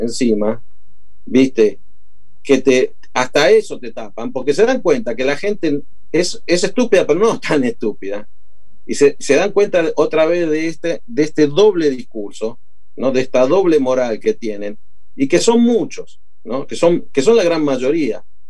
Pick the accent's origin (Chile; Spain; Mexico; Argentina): Argentina; yo soy argentino, vivo en Argentina y sufro en Argentina, ¿no?